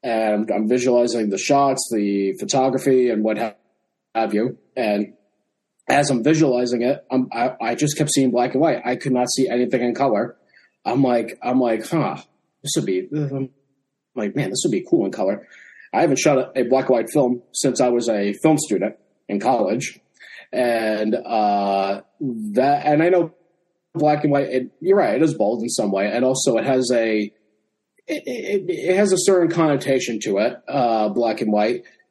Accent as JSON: {"language": "English", "region": "New England", "country": "United States", "said": "We're actually traveling between different parts of Massachusetts. I'm from New England."}